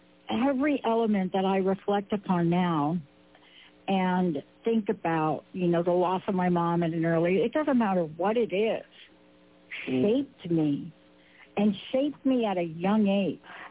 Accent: Bronx, New York, United States; if you knew that I grew up in the Bronx, New York

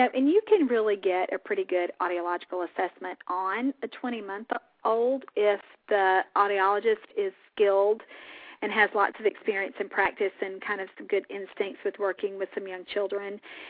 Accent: Mississippi, United States; My home state.

